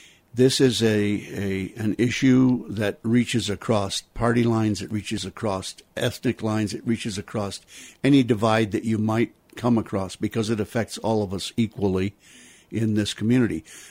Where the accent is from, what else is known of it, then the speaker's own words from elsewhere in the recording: Glenwood Springs, Colorado, United States; as a native son of Glenwood, having been born and raised in Glenwood Springs, and I'm now 71 years old